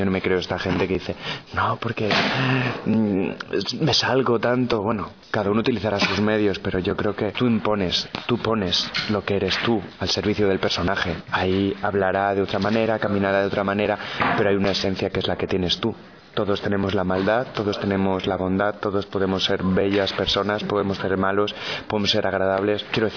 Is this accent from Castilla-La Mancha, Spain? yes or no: no; Palencia, Castile and León, Spain; now in Madrid, Spain; yo soy de Palencia, soy actor palentino, llevo ya 9 años viviendo en Madrid.